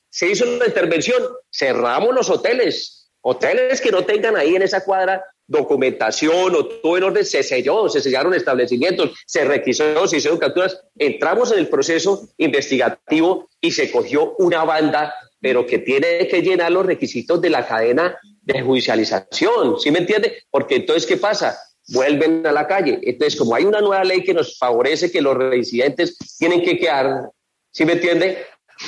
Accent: Bucaramanga, Santander, Colombia; Yo soy santanderiano, soy de Bucaramanga, disculpe que hable así, pero yo soy parte aquí de Bucaramanga. Sí, hace 30 años llevo la policía y hablo así como hablan ustedes.

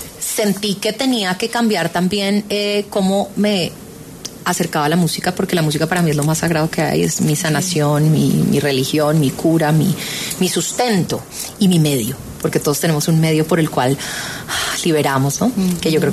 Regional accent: Bogotá, Colombia; las dos somos del app de Bogotá

